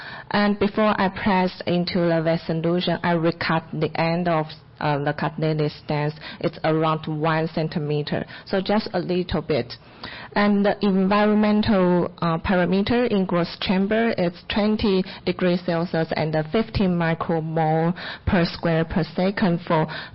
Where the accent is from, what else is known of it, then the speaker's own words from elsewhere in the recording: Taiwan; I'm from Taiwan.